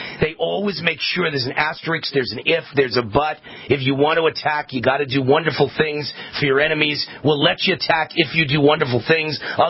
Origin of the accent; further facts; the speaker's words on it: New York, United States; I, as an American Jew, think what's happening in Israel is a horrible circumstance. But to be honest, the thing that's shaken me up the most, Mitchell, is and I'm not a naive guy, I'm a cynical New Yorker